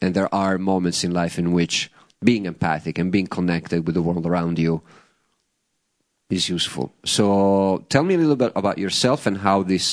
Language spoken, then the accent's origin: English; Italy; I grew up in Italy where deforestation for real estate, cattle, foraging purposes was the norm, especially south of Rome and some of the islands.